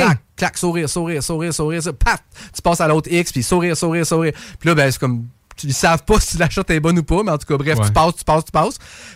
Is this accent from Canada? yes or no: yes; Canada; accent: anglophone; Moi, je chante juste du francophone parce que j'ai peur de mon accent anglophone.